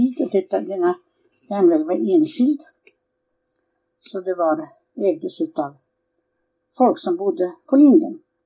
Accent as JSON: {"language": "Swedish", "town": "Bersbo", "region": "Östergötland", "country": "Sweden", "tie": "born or raised there", "said": "Ja, sen flyttade vi till barnstugan och där växte jag upp. Och platsen heter Bersbo och där är en massa gruvor."}